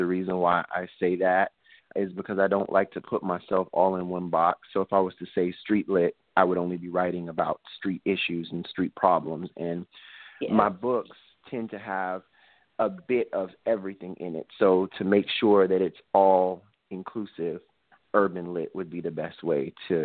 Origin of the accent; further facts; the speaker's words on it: San Antonio, Texas, United States; one of the places that I used to live in, Killeen, is very close to San Antonio, my hometown.